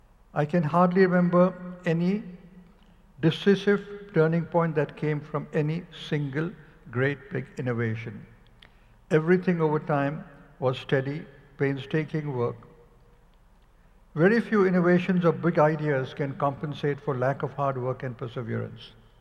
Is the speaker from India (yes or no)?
yes; India; I was born in India, which is where I did my schooling, but I went to Stanford for my higher education.